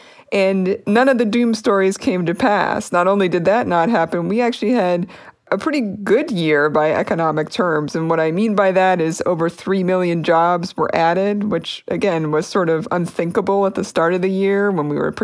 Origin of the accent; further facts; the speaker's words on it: Harrisburg, Pennsylvania, United States; my hometown in the Harrisburg, Pennsylvania area